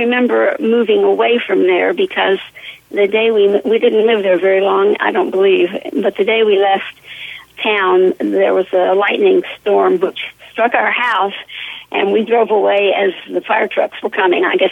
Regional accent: Nicholasville, Kentucky, United States; I grew up in Nicholsville, of course, mm-hmm. and went off to Maryville College in Tennessee

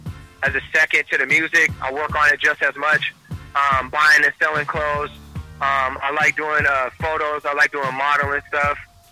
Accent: Pacific Northwest, United States; Like I said, we're from the Pacific Northwest.

